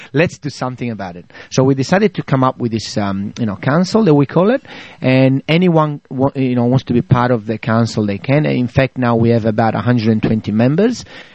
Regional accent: Sardinia, Italy; English is a second language; now in Australia; I learned English when I came to Australia. To be honest with you, when I came from Sardinia, I didn't know any English. So I did French at school.

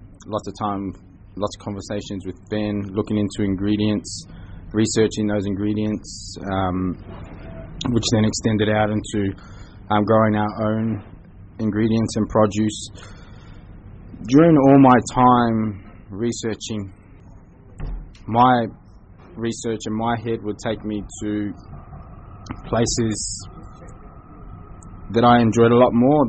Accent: Wellington, New Zealand; I'm from Wellington, New Zealand.

